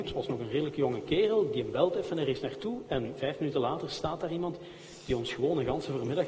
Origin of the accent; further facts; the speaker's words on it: Hasselt, Flanders, Belgium; En ik moet eerlijk zeggen, ik kom van Hasselt